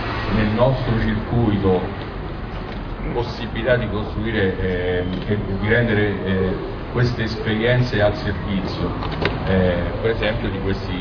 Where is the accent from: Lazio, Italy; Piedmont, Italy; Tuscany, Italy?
Lazio, Italy; Rome; Io vengo da Roma, da un centro sociale romano che è Forte Prestino